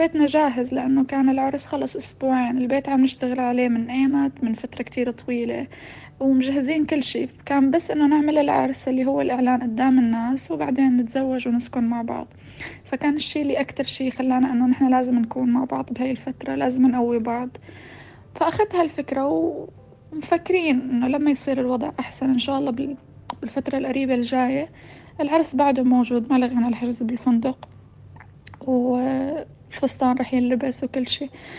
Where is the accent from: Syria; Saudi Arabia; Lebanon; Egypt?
Syria; في ظروف مثل ظروف حرب، أنا من سوريا